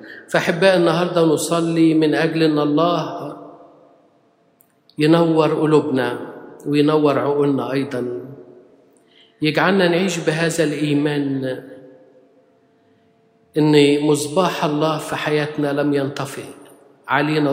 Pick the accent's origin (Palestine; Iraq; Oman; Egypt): Egypt; طب أنا يعني كمصري في حاجة استهوتني